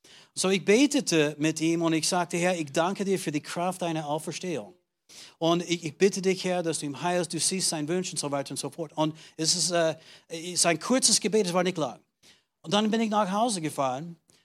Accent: Austria; Ich komme aus Österreich.

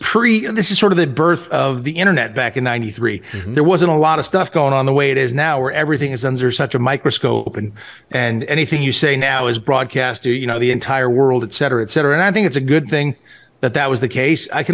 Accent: Malibu, California, United States; And that's kind of how it went growing up in Malibu.

